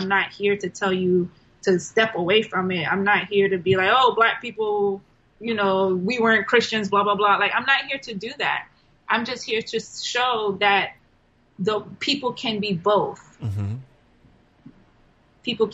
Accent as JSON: {"language": "English", "region": "Florida", "country": "United States", "said": "You know, I'm a Florida girl through and through. I love my whole town."}